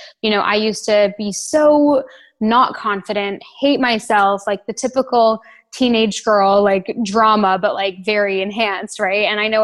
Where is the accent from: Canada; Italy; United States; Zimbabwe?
Canada; Toronto, Ontario; moved away as an adult; also born or lived in London, England; now in Bahamas; I currently live in the Bahamas. I actually just moved here 6 weeks ago. And I'm originally from Canada, Toronto. So I moved to London, England when I was 18. And then I lived there for 5 years.